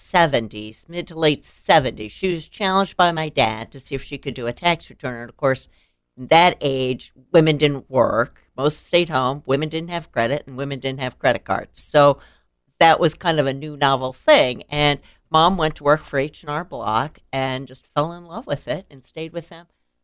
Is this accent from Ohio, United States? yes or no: no; Peoria, Illinois, United States; also born or lived in Chicago; Born and raised in Peoria. And so I spent the winter of 07 doing taxes with my mom, spending a week here, going back up to Chicago to be with my husband.